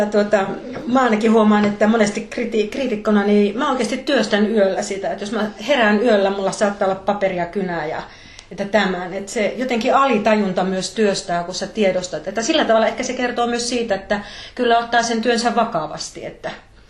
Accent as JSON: {"language": "Finnish", "region": "Northern Finland", "country": "Finland", "said": "kun mäkin tulen Pohjois-Suomesta"}